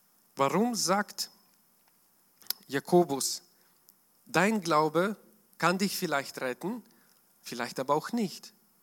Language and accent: German; Ukraine; German is a second language; now in Germany; ich komme aus der Ukraine. 2015 bin ich mit meiner Familie nach Deutschland gekommen.